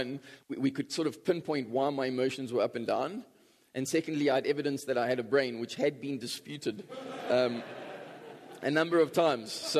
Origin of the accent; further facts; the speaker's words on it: East London, Eastern Cape, South Africa; now in Johannesburg, South Africa; I'm actually originally from East London.